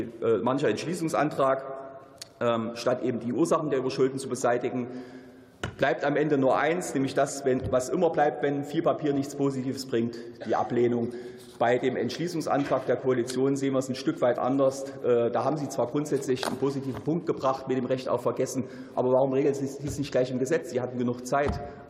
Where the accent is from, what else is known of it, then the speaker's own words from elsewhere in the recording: Thuringia, Germany; Ich komme ja aus Thüringen.